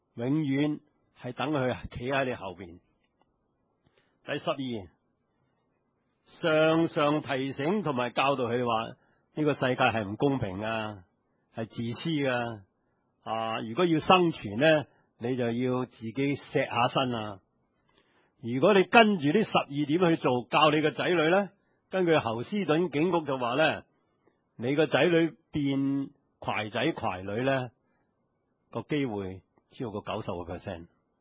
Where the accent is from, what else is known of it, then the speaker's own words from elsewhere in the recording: China; 尤其是我哋中国人嘅父母咧，就最兴嘅。